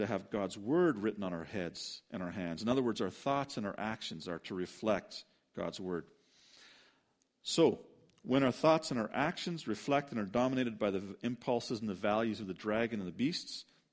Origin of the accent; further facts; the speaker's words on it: Canada; And I love the fact that I'm Canadian, but that is not my first citizenship.